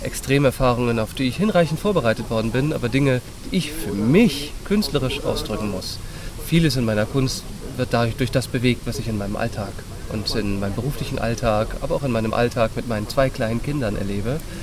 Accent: Schleswig-Holstein, Germany; Eigentlich komme ich nämlich aus Schleswig-Holstein.

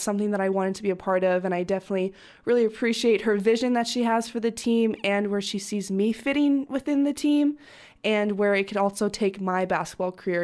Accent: Canada; now in Germany; I am Canadian, but I played college at UCLA, so that's in America, in California. And now I'm playing professionally overseas in Germany

